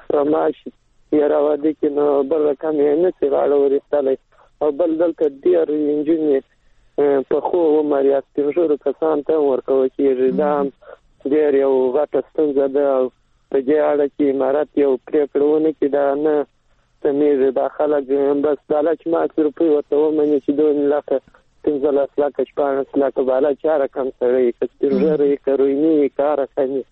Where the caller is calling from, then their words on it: Helmand, Afghanistan; سامان د هلمند